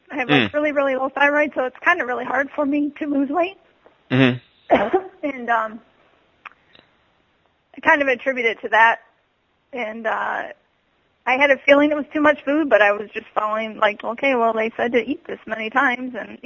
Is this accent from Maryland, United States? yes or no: no; Detroit, Michigan, United States; I'm from Detroit.